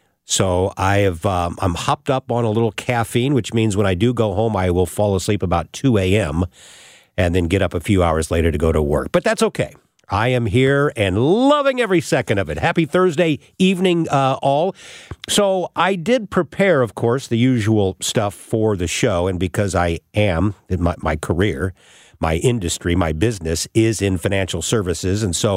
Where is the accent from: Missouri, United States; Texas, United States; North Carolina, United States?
Missouri, United States; St. Louis; Of course, St. Louis is my hometown. I came home, but I just happened to be over on the East Coast.